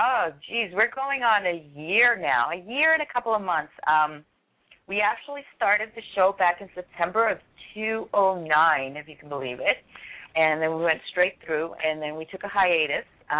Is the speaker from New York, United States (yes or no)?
no; Lowell, Massachusetts, United States; Bien, ese es mi pueblo. That's my hometown, I'm telling them. That's my hometown of Lowell.